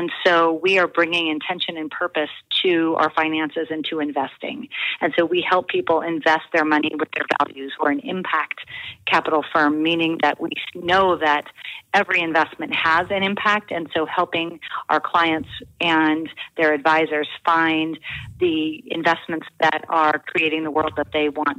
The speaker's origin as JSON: {"language": "English", "town": "Oakland", "region": "California", "country": "United States", "tie": "born or raised there", "said": "I'm from Oakland. Yeah, my family moved to Oakland when I was 5, and I've lived here most of my life."}